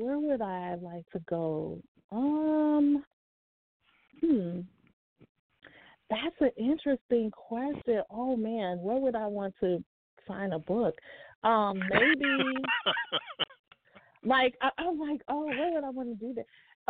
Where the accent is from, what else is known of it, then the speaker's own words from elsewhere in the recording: Chicago, Illinois, United States; moved away; Cities, definitely Chicago because that's my hometown.